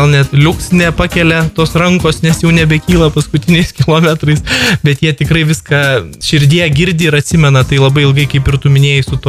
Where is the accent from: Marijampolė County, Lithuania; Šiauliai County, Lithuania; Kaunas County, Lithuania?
Kaunas County, Lithuania; Kaunas; mes juos organizuojam tik Kaune, nes esam kauniečiai ir mylim šitą miestą